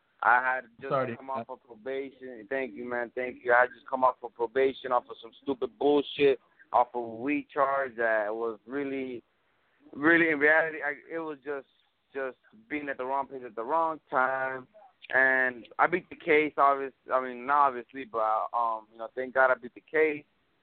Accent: Miami, Florida, United States; to introduce myself. I'm from Miami. I'm right now right here in Miami. I'm relocated right here.

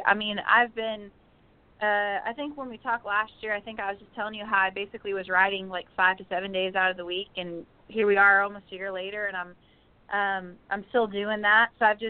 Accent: Bakersfield, California, United States; now in Nashville, United States; And I wrote a song probably about 3 months after I moved to town, called … after my hometown.

